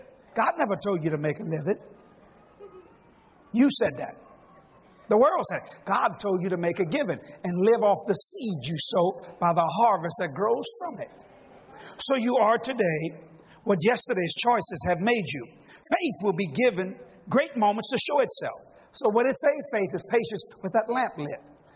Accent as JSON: {"language": "English", "region": "Louisiana", "country": "United States", "said": "I'm a Cajun."}